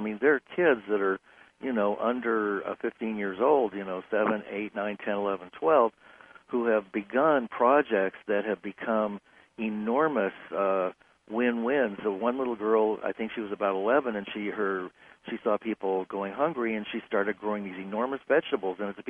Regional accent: Santa Barbara, California, United States; In Santa Barbara, California.

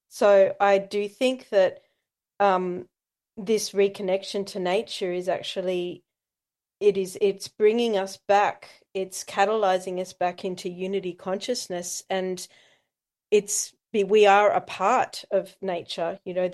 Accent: Australia; I mean, as an Australian

